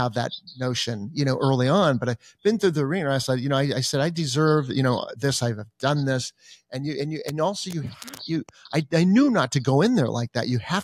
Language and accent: English; Encino, California, United States; even though I grew up in Encino, I was in a poor family that grew up